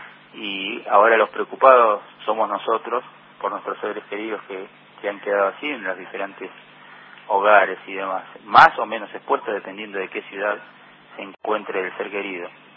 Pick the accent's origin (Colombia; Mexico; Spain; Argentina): Argentina; esta situación tan particular que nos toca vivir como argentinos